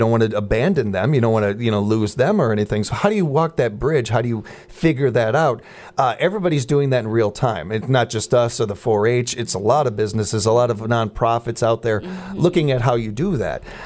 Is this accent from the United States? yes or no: yes; Chicago, Illinois, United States; one of my best friends growing up in Chicago, because it had it pretty rough growing up myself, and things were hard.